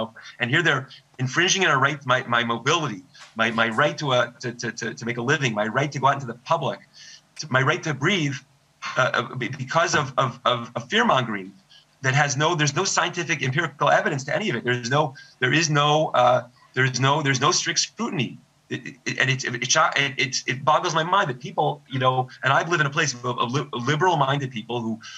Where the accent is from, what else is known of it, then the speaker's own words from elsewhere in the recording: California, United States; I'm from the San Fernando Valley. I grew up there.